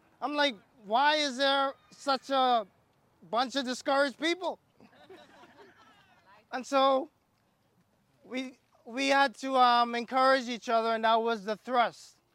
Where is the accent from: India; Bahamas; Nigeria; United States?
Bahamas; now in Canada; Yeah, I'm from the Bahamas. That's how we do it back home. You said we're not in the Bahamas, we're in Canada?